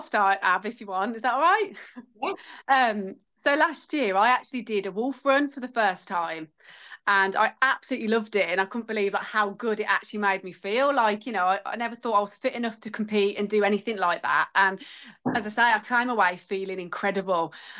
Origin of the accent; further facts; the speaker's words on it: Midlands, United Kingdom; I'm 32. I'm also from the Midlands